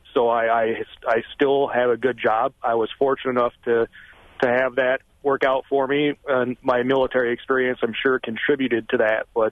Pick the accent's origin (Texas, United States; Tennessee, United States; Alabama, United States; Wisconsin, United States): Wisconsin, United States; Brodhead; I grew up in Broadhead in the 80s and 90s with family in Orfordville and Footville